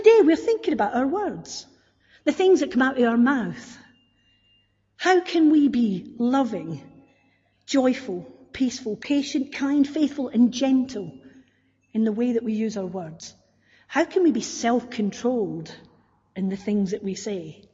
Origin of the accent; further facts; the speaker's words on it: Scotland, United Kingdom; Sometimes people will say to me, talk Scottish, and it's like, well, I think I am talking Scottish.